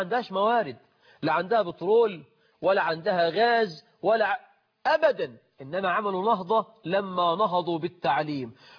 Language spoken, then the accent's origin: Arabic; Egypt; احنا عندنا في مصر حاجة اسمها الموظف المليوني والموظف الليموني